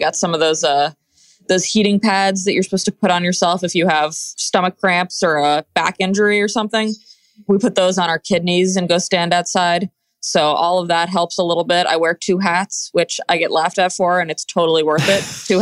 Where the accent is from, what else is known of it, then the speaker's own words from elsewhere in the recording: Boston, Massachusetts, United States; now in New York City, United States; So I live in New York City, which is not a great choice if you don't like being cold, but yeah. I grew up in Boston. I am a Northeasterner